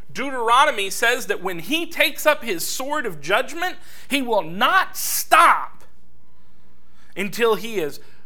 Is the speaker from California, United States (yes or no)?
yes; Los Angeles, California, United States; When I was growing up in California, the days I liked best was when it had rained really hard and then the sun came out afterwards.